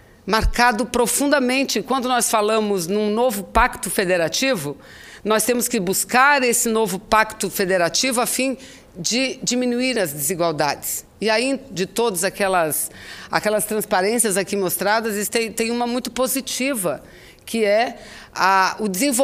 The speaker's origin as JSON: {"language": "Portuguese", "region": "Amazonas", "country": "Brazil", "said": "Para nós, e eu que venho do Amazonas, é um tema difícil"}